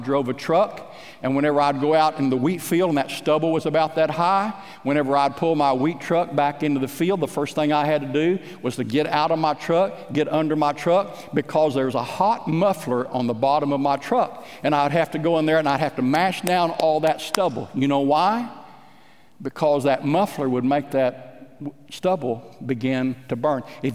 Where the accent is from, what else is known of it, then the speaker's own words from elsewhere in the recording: Midwest, United States; I was raised out in the Midwest. We had wheat crops